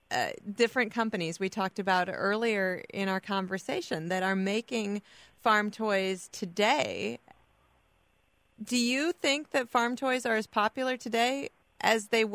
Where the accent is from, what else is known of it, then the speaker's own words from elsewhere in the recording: Cedar Falls, Iowa, United States; but I grew up in Cedar Falls, and of course Cedar Falls Waterloo is John Deere territory.